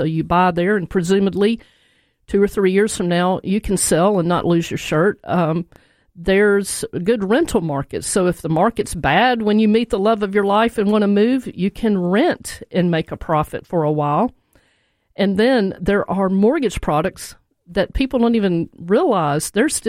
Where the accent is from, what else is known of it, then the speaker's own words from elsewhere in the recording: Jackson, Tennessee, United States; also born or lived in Maine; I'm from Jackson, Tennessee, originally, and lived part of my life up in Maine, so I had a little taste of New England.